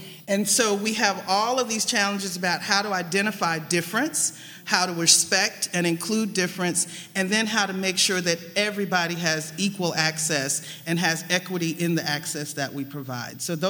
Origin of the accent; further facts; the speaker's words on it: Georgia, United States; I'm one of those born and raised in Georgia from the Deep South, which is way more than a geographic distinction.